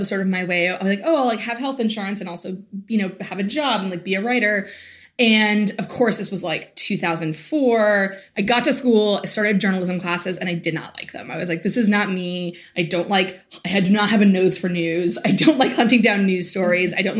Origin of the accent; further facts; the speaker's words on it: Allentown, Pennsylvania, United States; I had never had, but I grew up in Allentown, so not too far away.